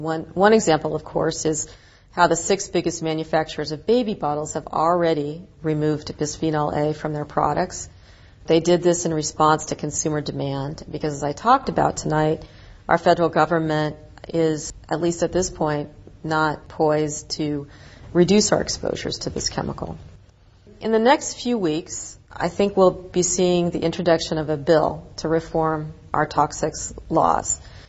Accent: Oregon, United States; My home state of Oregon, unfortunately, was unable to get a ban through the legislature in just this year.

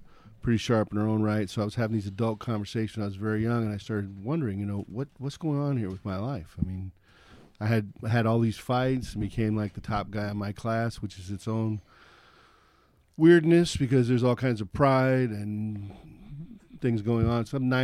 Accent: North Hollywood, California, United States; born or raised there

